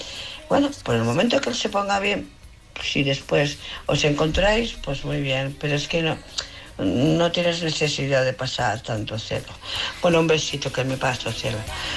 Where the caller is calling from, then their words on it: Barcelona, Catalonia, Spain; de Barcelona.